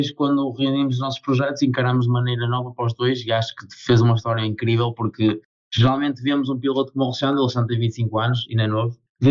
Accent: Guimarães, Norte, Portugal; eu estava a estudar na minha terra em Braga, que eu sou de Guimarães, estava a estudar a 20 minutos de casa

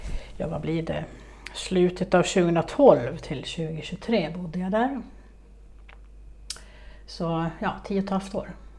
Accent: Stockholm County, Sweden; jag är från Stockholms skärgård

